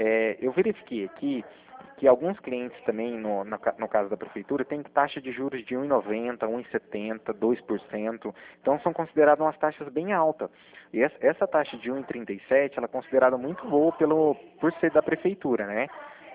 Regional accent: Cornélio Procópio, Paraná, Brazil; eu sou aqui de Cornélio Procópio

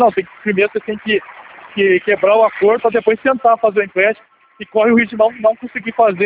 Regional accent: Guaratinguetá, São Paulo, Brazil; Mas eu sou daqui de Guaratinguetá

